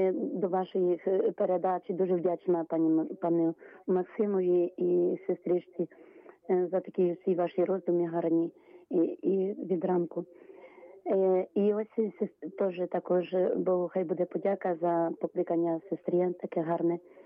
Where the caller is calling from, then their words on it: Khmelnytskyi, Khmelnytskyi Oblast, Ukraine; Я з Хмельницька, парафія Святої Анни